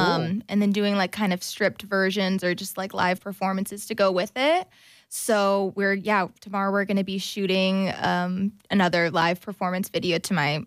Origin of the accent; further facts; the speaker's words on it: Omaha, Nebraska, United States; now in Los Angeles, United States; I'm an artist from Omaha. Living in L.A. now.